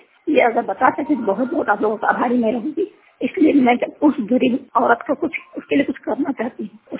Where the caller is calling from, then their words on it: Godda, Jharkhand, India; मैं झारखंड के गोड्डा जिला गांव बंदनवार से बोल रही हूँ।